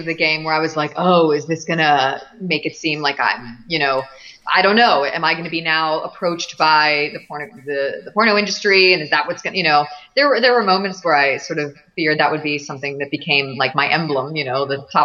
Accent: Maryland, United States; from D.C. because I grew up about 20 minutes north of the White House. So I just say D.C., although I'm from Maryland.

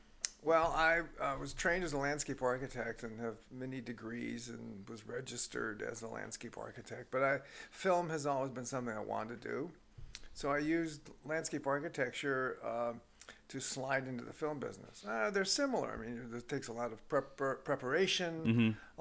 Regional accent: Fredonia, New York, United States; Well, I was born upstate, so I'm upstate from Fredonia.

